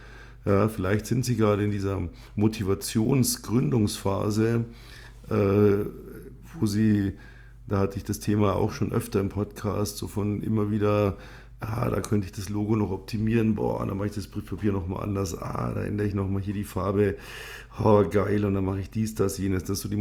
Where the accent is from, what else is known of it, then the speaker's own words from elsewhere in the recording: Munich, Bavaria, Germany; accent: Upper Bavarian; einen Hauch von Münchner Akzent jetzt hier noch reinzubringen in die letzten Minuten. Ich kann das auch derber, also ich kann auch das richtig derbe Oberbayerisch. Ich bin zweisprachig aufgewachsen, also bayerisch und gut, aus meiner Sicht spreche ich ein passables Hochdeutsch.